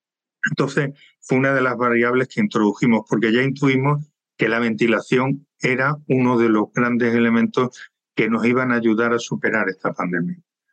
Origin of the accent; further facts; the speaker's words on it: Córdoba, Andalusia, Spain; yo, que soy de Córdoba y discípulo de Séneca